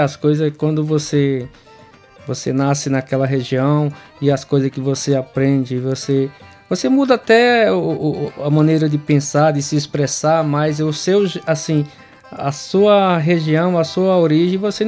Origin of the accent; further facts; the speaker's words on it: Ceará, Brazil; now in São Paulo, Brazil; Eu vim do Ceará em 87, né? Uhum. Já tô aí quase 30 anos em São Paulo, né?